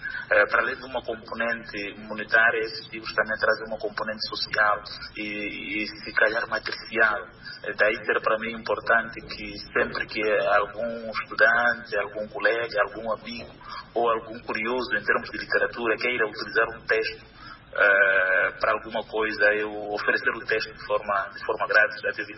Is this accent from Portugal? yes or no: no; Mozambique; acaba sendo um instrumento de vida social enquanto moçambicanos também.